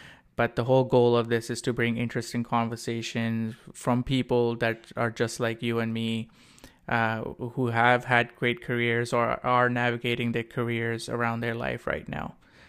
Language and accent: English; Karachi, Sindh, Pakistan; now in Canada; I am a Pakistani Canadian living in Canada for over 10 years now, originally born and raised in Karachi, Pakistan, and I am in the tech industry.